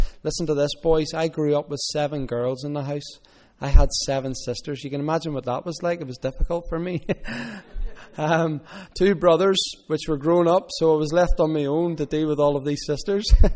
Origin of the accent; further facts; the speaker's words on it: Belfast, Northern Ireland, United Kingdom; I grew up in East Belfast, in the shadow of the shipyard there, and also in the shadow of Glentoran Football Club